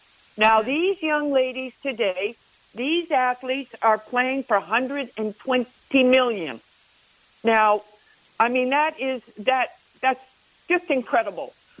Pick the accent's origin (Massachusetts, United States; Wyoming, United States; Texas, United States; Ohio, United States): Massachusetts, United States; being born and raised in Massachusetts, I only live, you know, 40 miles from the golf house.